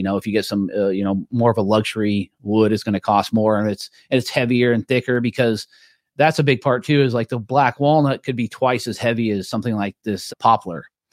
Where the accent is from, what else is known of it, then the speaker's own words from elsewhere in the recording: Federal Way, Washington, United States; born there; So it was my 40th birthday. I was born in Federal Way.